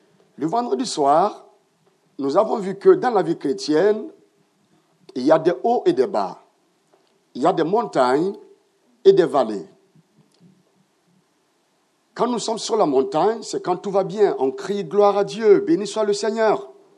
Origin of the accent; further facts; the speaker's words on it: Burkina Faso; Je viens du Burkina Faso dans une église Assemblée de Dieu qu'on appelle Temple Péniel.